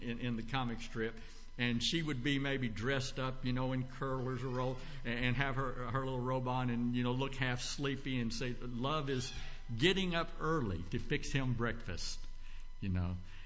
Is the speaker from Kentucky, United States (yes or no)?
yes; Louisville, Kentucky, United States; I grew up in Louisville, Kentucky, and Louisville had two papers.